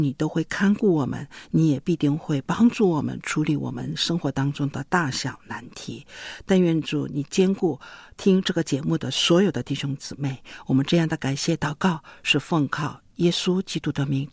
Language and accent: Chinese; China; 我们中国人是非常非常注重这个传统的礼节